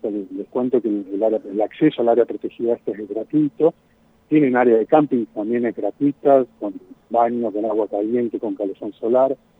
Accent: Puerto Iguazú, Misiones, Argentina; yo vengo de un parque, yo vengo de Iguazú, donde explota el turismo

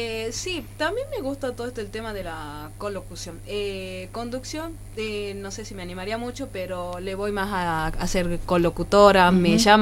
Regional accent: Tartagal, Salta, Argentina; soy de acá de Tartagal y tengo, bueno, 25 años

